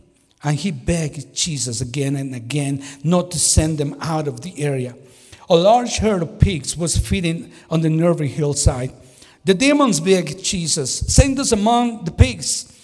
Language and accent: English; Mexico City, Mexico; English is a second language; I'm from Mexico City. I was born in Mexico City. And the name for the people who born and grow in Mexico City, they call us Chilangos.